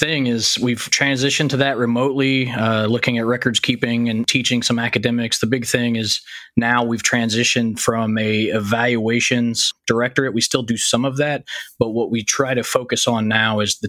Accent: West Virginia, United States; moved away; So I kind of grew up as a military brat. My family's primarily from southern West Virginia, and because of that, my dad and myself both, we got out of there as fast as we could.

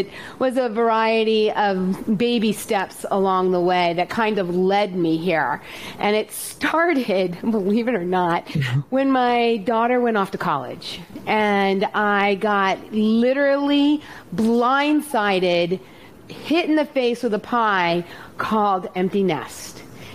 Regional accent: Virginia, United States; I am from Northern Virginia, about an hour outside of DC.

